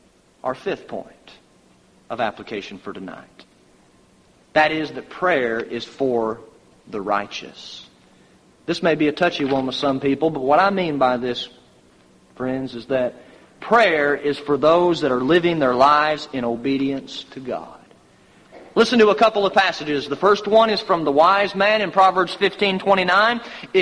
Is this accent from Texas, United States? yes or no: yes; Texas, United States; born there; And see, I was born in Texas, so I can get on Texas.